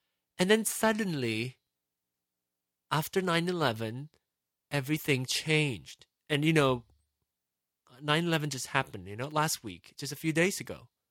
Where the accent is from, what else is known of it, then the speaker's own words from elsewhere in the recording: Malaysia; now in United States; I grew up in Malaysia, you know? I did not grow up here.